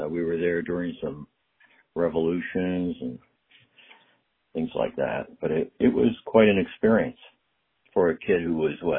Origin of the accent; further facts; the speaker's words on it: Baltimore, Maryland, United States; born there; I was born in Baltimore in December 28, 1945, while my mother was living at Edgewood Arsenal and my father was overseas in World War II.